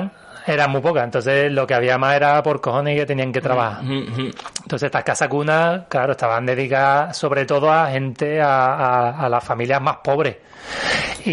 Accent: Cádiz, Andalusia, Spain; y esto nos suena más a nosotros que somos de Cádiz

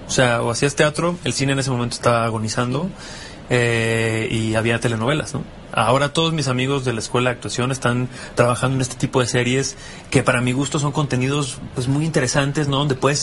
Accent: Mexico; cómo somos los mexicanos

